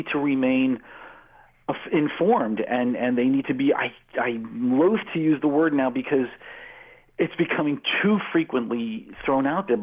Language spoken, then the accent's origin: English; New York, United States; And again, because I'm from New York, the only thing that we had at the time was the WWWF.